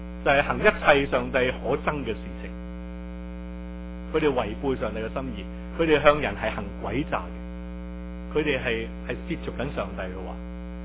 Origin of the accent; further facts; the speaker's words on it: China; 我哋系中国人